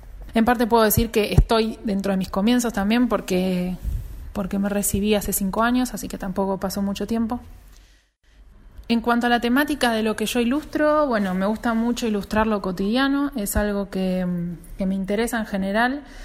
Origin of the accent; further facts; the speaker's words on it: Buenos Aires, Argentina; soy de Buenos Aires, Argentina.